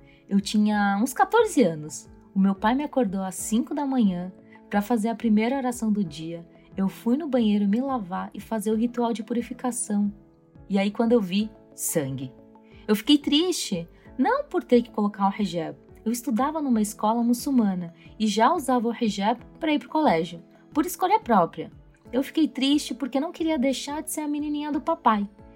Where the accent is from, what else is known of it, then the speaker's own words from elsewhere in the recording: Brazil; Eu nasci no Brasil. E durante a minha infância, crescer num país onde minha religião é minoria não fez nenhuma diferença para mim.